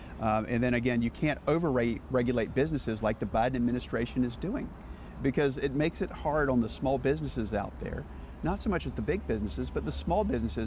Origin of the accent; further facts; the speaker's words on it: Winston-Salem, North Carolina, United States; I'm from Winston-Salem